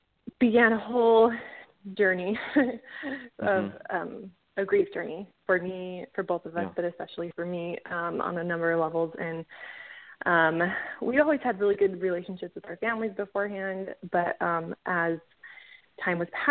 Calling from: Utah, United States

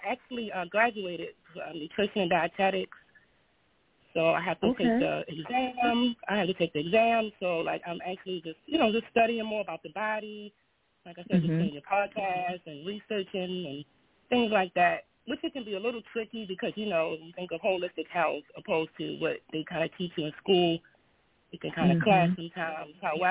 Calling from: Baltimore, Maryland, United States; I'm calling from Baltimore, Maryland.

